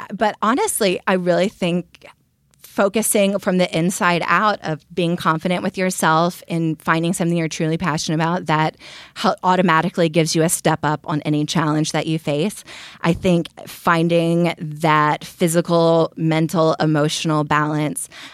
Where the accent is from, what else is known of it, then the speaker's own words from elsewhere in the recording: Austin, Texas, United States; also born or lived in New York / Berlin; now in Los Angeles, United States; I am from Austin, Texas, originally. I went to the University of Texas, Hickam Horns.